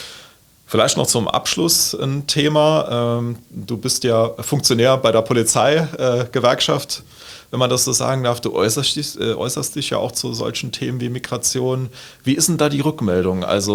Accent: Tholey, Saarland, Germany; In Tholey, meiner Heimatgemeinde, haben wir jetzt so ein ehemaliges Heim hergerichtet

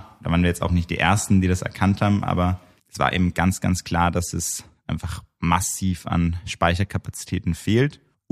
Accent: Vienna, Austria; Und persönlich bin ich ursprünglich Österreicher, in Wien aufgewachsen, aber auch sehr viel Zeit am Bauernhof in der Steiermark verbracht.

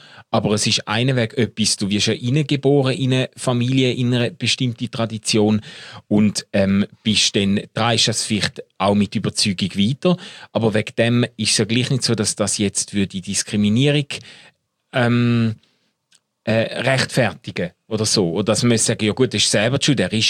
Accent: Schaffhausen, Switzerland; Ich bin Schaffhauser!

